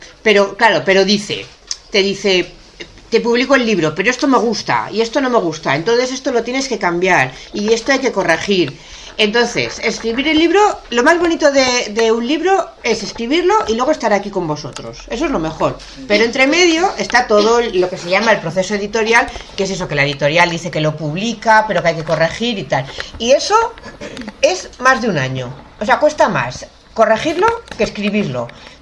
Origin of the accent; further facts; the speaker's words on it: Logroño, La Rioja, Spain; now in Madrid, Spain; yo soy riojana, yo soy de Logroño, pero ahora llevo 3 años viviendo en Madrid.